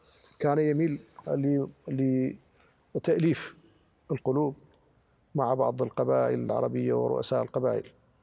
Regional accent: Mauritania; أنا عندنا في موريتانيا تارة نكون مع المعارضة

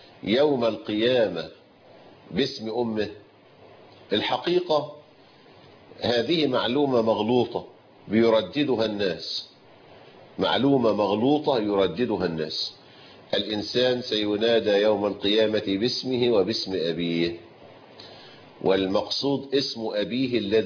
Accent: Egypt; كل هذه من البدع التي فشت عندنا في مصر

